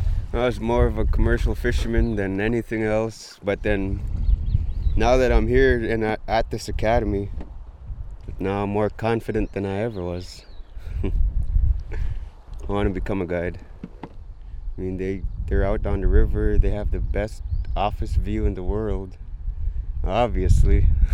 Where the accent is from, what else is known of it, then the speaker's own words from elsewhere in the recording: New Stuyahok, Alaska, United States; from New Steahook. I'm 24.